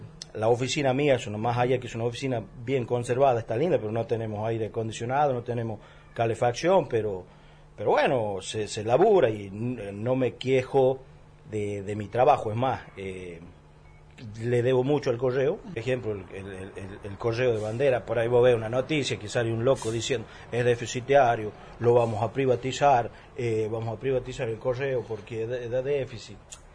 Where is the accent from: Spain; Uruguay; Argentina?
Argentina; La Rioja; Yo soy jefe de una sucursal de correo de una localidad de la de la provincia de La Rioja, ¿no? Que queda distante 340 kilómetros de la capital de La Rioja. Un pueblo, 2.000 habitantes, de la metido ahí en la precordillera